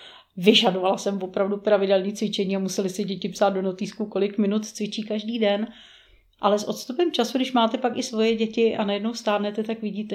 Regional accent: Kolín, Central Bohemian Region, Czechia; born there; also born or lived in Dvůr Králové nad Labem / Prague; Narodila jsem se ve Dvoře Králové, do školy jsem chodila v Kolíně, na konzervatoř v Praze.

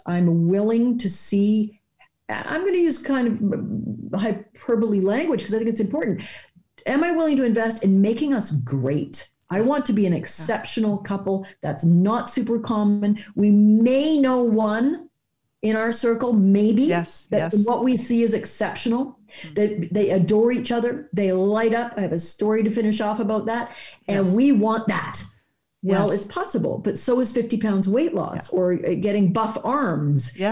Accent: British Columbia, Canada; So fast forward, I grew up here on Vancouver Island with my grandparents in the same town.

